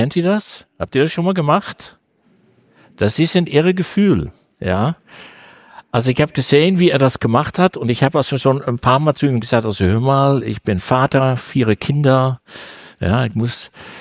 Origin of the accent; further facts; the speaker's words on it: Amsterdam, North Holland, Netherlands; born there; German is a second language; moved away; ihr merkt sicher an der Aussprache, ich bin nicht von hier. Ich bin Import. Ich bin ein Holländer. Bin geboren in Amsterdam.